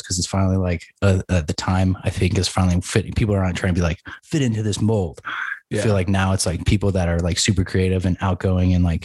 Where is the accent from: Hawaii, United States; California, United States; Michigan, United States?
California, United States; Santa Rosa; And it's up in my hometown up in Healdsburg. Now, I'm actually from Santa Rosa, but Healdsburg is like a town, two towns north, I guess you could say.